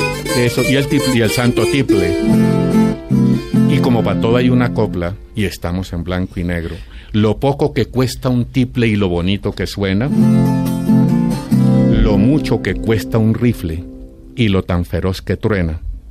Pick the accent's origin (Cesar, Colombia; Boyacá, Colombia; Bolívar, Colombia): Boyacá, Colombia; Ráquira; porque yo soy de Ráquira.